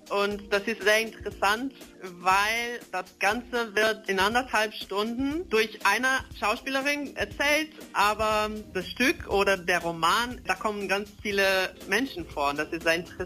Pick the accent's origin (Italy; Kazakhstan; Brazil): Brazil; German is a second language; weil ich bin kein Englisch-Muttersprachlerin und ich komme aus Brasilien eigentlich